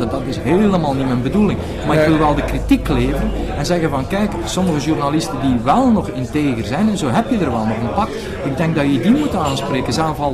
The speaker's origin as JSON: {"language": "Dutch", "region": "Flanders", "country": "Belgium", "said": "Ook bij ons in Vlaanderen, in België, kwam de commerciële media al precies in die decennia waarin dat het neoliberalisme werd doorgevoerd, ook bij ons."}